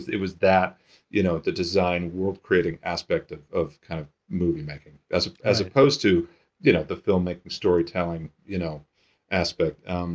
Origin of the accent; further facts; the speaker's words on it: New York, United States; I think, you know, growing up in New York, I didn't know a whole lot about the industry